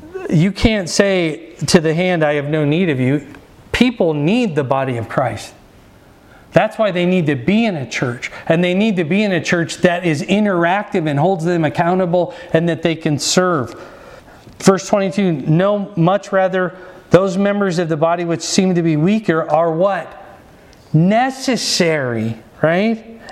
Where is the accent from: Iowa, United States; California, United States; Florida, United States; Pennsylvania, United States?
Iowa, United States; Fort Dodge; You know, I grew up with Catholics in Fort Dodge.